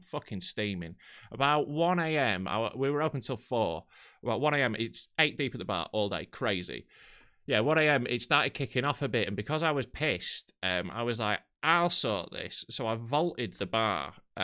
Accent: Knaresborough, Yorkshire and the Humber, United Kingdom; So in my hometown, there's a thing called the bed race, right, which is like it's in Knaresbury in North Yorkshire. It's a little market town.

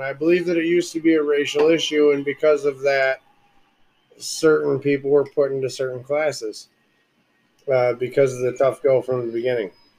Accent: North Branch, Michigan, United States; You got to understand, I came from North Branch.

